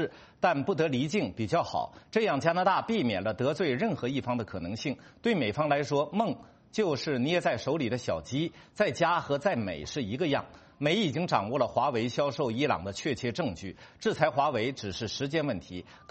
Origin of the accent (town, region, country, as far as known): China